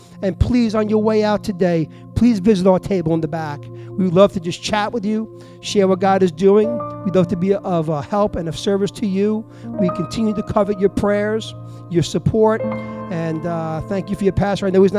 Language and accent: English; Hampton Bays, New York, United States; I'm from Hampton Bays, out in the Hamptons.